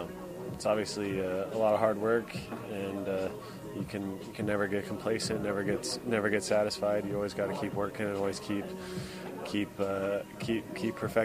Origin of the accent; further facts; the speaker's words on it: San Diego, California, United States; Well, I grew up in San Diego, so a lot of Padre greats.